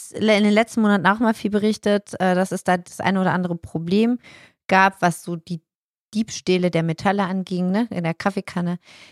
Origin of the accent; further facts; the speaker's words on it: Hamburg, Germany; das als Hamburgerin